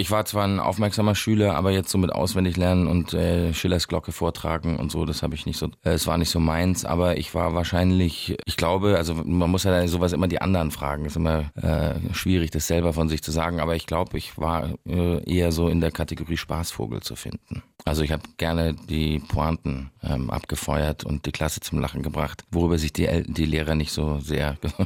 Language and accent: German; Munich, Bavaria, Germany; born there; ich habe einen britischen Pass, ich bin gebürtiger Münchner, steuerlicher Inländer, also ich bin zweisprachig aufgewachsen. Ich bin als Engländer in Deutschland lebend